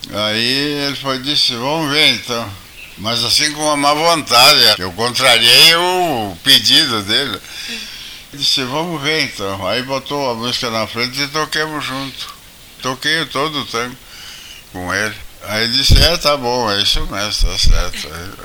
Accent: Caçapava do Sul, Rio Grande do Sul, Brazil; born there; also born or lived in Cachoeira do Sul; Fui nascido em Caçapava do Sul. E depois vim para Cachoeira do Sul para estudar música.

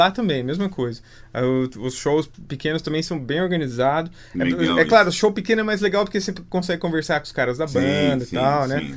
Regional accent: Brazil; Mas mesmo que tenha essa raiz meio europeia, assim, eu sou brasileiro, né, cara? Nascido e criado aqui com a malícia de brasileiro, né?

